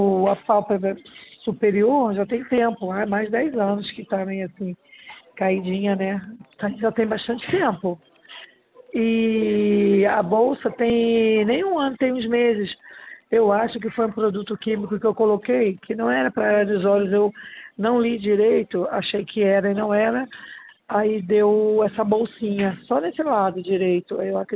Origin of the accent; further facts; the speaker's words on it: Nova Iguaçu, Rio de Janeiro, Brazil; Sim, amor. Sou daqui de Nova Iguaçu mesmo.